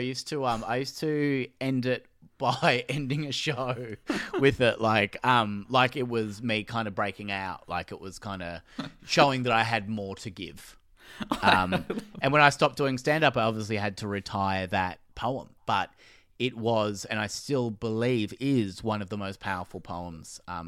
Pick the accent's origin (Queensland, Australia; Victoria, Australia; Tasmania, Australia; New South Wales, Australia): Victoria, Australia; Clayton; born there; I was born in Monash in Clayton